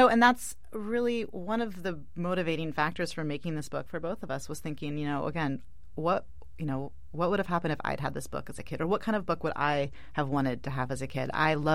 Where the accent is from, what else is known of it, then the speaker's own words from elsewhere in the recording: United States; because I'm an American. I have a very limited perspective.